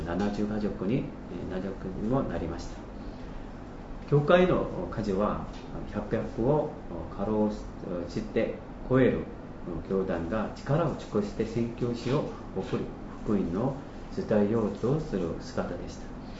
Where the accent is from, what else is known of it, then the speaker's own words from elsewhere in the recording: South Korea; Japanese is a second language; now in Japan; 私が韓国人なので歴史的な葛藤がある日本に来ることは、対してある韓国の信徒たちに反感を持たれるもありました。